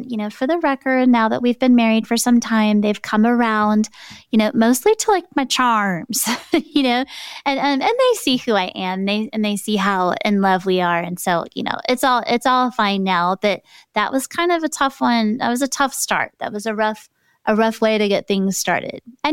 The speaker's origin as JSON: {"language": "English", "region": "Texas", "country": "United States", "tie": "born or raised there", "said": "I'm not Korean and I was born and raised in Texas and I don't speak Korean"}